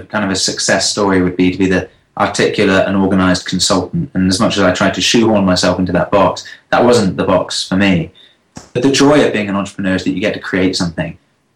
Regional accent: United Kingdom; a new country, and one that I'm not from, I'm British.

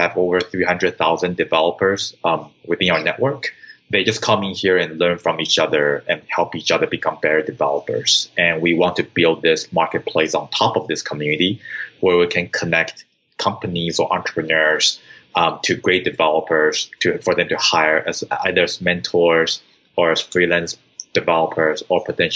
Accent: Taiwan; I'm originally from Taiwan as well. Mm-hmm. So I consider that as my native country.

